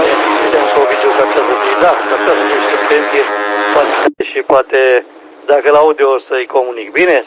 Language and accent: Romanian; Oltenia, Romania; Noi sunt Oltean